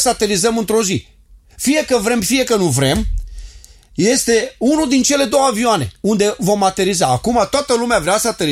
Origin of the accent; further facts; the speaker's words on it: Romania; Voi ați venit din Chicago în Arizona, eu am venit din România, apoi plec peste tot pământul